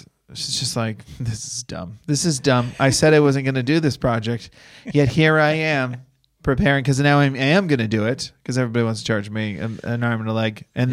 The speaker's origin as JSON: {"language": "English", "town": "Boston", "region": "Massachusetts", "country": "United States", "said": "I'm from Boston."}